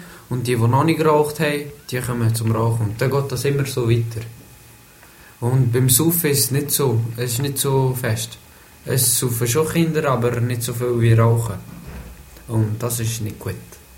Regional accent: Switzerland; Also, ich bin in der Schweiz geboren, bin hier aufgewachsen

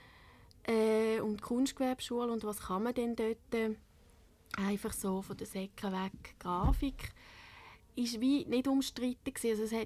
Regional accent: Kriens, Lucerne, Switzerland; Ich bin in Kriens aufgewachsen und dann in Luzern in die Kunstgewerbeschule.

